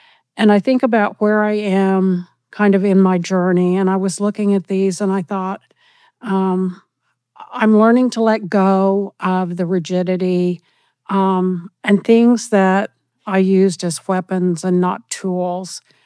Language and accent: English; Oklahoma, United States; I'm from Oklahoma. You can tell from my accent.